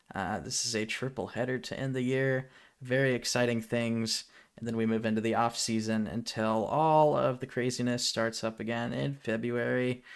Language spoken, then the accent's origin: English; Pacific Northwest, United States; I'm from the Pacific Northwest. I just try my best, man.